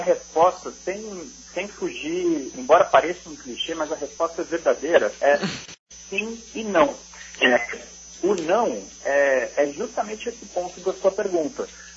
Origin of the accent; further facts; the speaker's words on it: Brazil; é estranho que nós, como brasileiros, como país, não discutimos tão aprofundadamente